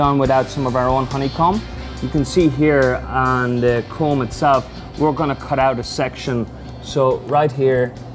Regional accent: Georgia, United States; accent: Georgia; As you can see, my Georgia accent's gotten very strong over the years.

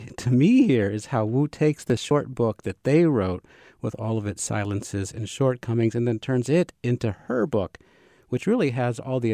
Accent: Savannah, Georgia, United States; Well, I'm from Savannah, and I was a tour guide there for many years, also a news producer there.

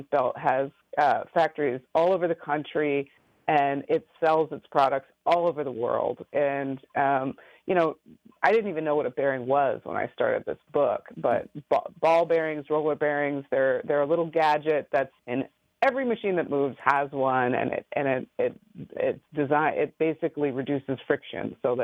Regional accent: Michigan, United States; I'm from the Rust Belt. I grew up in Michigan, and I started asking people, why Donald Trump?

